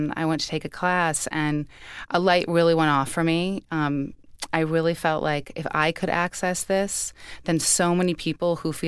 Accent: Chicago, Illinois, United States; also born or lived in Colorado / New York; I grew up in Chicago.

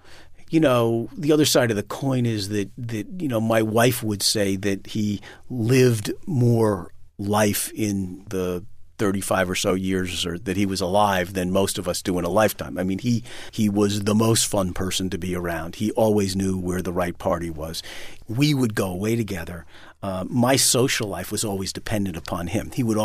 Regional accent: New York City, New York, United States; Having been born and raised in Manhattan and having moved back, no one in my family had any interest in going to Vermont.

